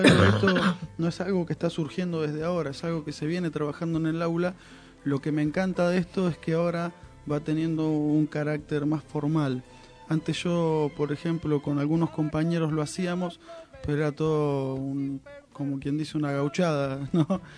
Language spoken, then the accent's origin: Spanish; Argentina; nosotros como argentinos tenemos un pasado tan rico en historieta.